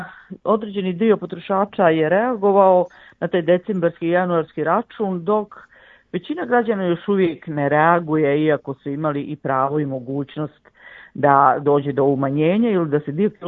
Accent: Bosnia & Herzegovina; nego kod nas u Bosni i Hercegovini

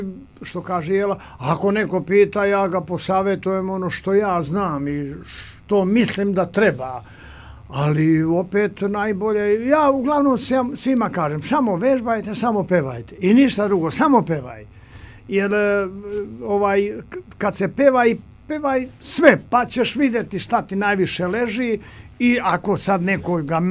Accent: Dragačevo, Šumadija and Western Serbia, Serbia; Pa to ti je isti melos, kod nas u Dragačevu.

